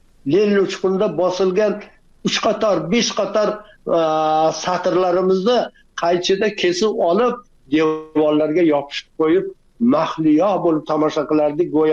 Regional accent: Jizzakh, Jizzakh Region, Uzbekistan; Jizzaxdan. Men Jizzaxdan. Endi Ko'rpasoyda tug'ilib, Ko'rpasoy yoppasiga ko'chirma bo'lgan, tog'larni hammasi majburiy cho'llarga ko'chgan, biz ham ko'chib kelganmiz, yana qaytib ko'chib borganmiz. Bu 50-60 yillar to'palang davri bo'lgan.

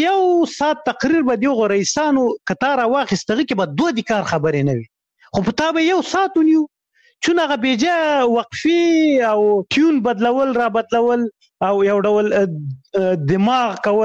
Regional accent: Khyber Pakhtunkhwa, Pakistan; زه په غو کې لوی سوی یم

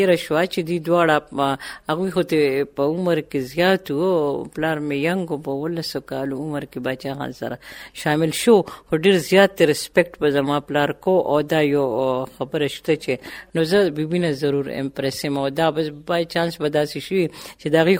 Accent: Baghdad, Khyber Pakhtunkhwa, Pakistan; زه په 1950 کې پیدا شوم او زمون کلی بغداد

